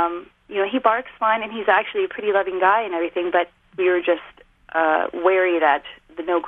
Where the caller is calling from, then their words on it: Chugiak, Alaska, United States; I'm calling from Chugiak, Alaska.